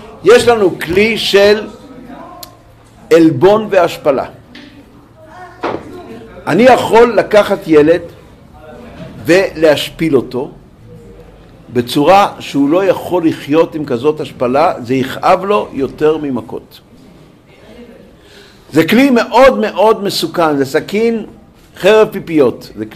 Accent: Acre, Northern District, Israel; כשאני הייתי ילד, גדלתי באקו בתור ילד.

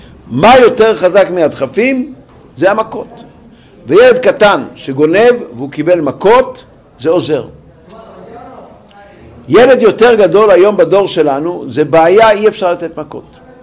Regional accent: Acre, Northern District, Israel; כשאני הייתי ילד, גדלתי באקו בתור ילד.

